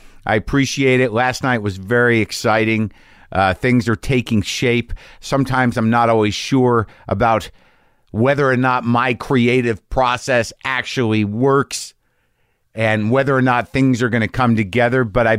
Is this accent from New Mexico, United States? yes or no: yes; Albuquerque, New Mexico, United States; I'm doing one night in Albuquerque, New Mexico, September 3rd, and that's a benefit show in my hometown.